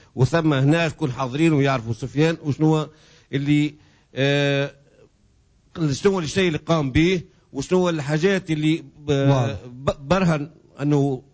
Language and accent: Arabic; Tunisia; احنا كشعب تونسي